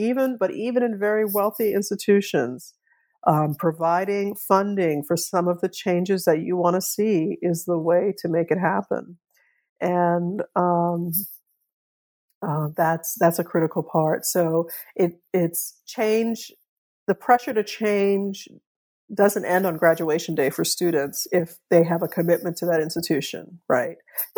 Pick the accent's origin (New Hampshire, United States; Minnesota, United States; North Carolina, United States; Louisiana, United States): Louisiana, United States; New Orleans; So I grew up in New Orleans. I've learned that my family, my father's side was there, on both sides of my family was there from the antebellum era.